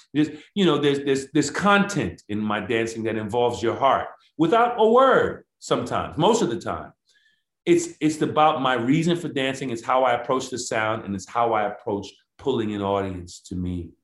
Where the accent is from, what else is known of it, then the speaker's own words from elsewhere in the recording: Far Rockaway, New York, United States; I'm an inner city kid. I'm from Far Rockaway, Queens, New York.